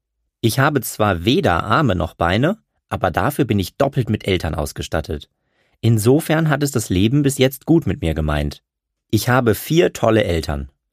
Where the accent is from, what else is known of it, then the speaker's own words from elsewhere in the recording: Hamburg, Germany; born there; Ich bin in Hamburg geboren